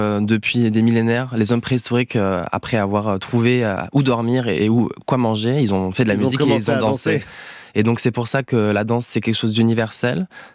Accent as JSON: {"language": "French", "town": "Nantes", "region": "Pays de la Loire", "country": "France", "tie": "born or raised there", "said": "j'ai la chance d'être un enfant de la République, puisque en fait, j'ai grandi donc à Nantes."}